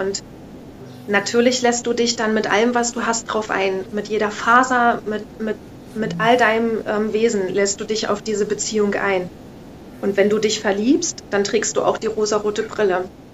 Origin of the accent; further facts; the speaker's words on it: Tangermünde, Saxony-Anhalt, Germany; also ich bin in Tangermünde groß geworden und wir haben so eine Stephanskirche mit einem Wahnsinnskirchturm